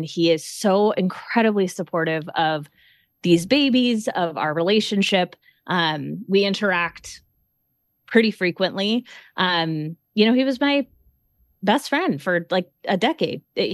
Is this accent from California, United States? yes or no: yes; California, United States; I'm originally from California.